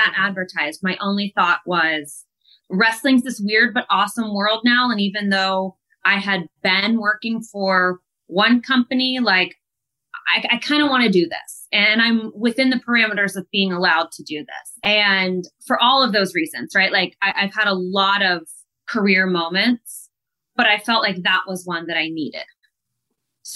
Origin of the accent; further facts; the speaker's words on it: Columbus, Ohio, United States; I saw that AEW was coming to Columbus, which is my hometown.